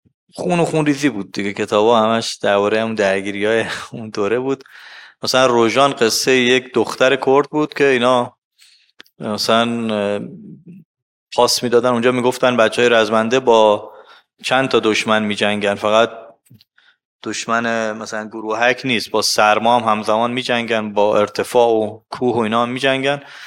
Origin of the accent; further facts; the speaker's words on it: Mashhad, Razavi Khorasan, Iran; گفتیم بچه مشهدیم.